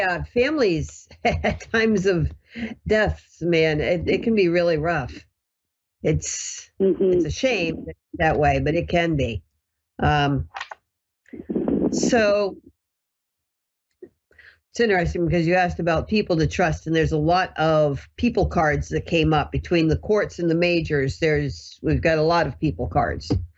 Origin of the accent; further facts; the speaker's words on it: New Hampshire, United States; I am originally from New Hampshire and it has always been our only area code. So it signifies us. And then 63 is the year I was born